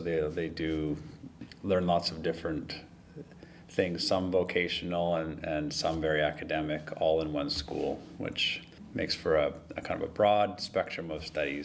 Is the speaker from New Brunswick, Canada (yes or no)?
no; Alberta, Canada; I'm from Alberta, Canada, and I live in the city of Sherwood Park, and I work in the city of Fort Saskatchewan.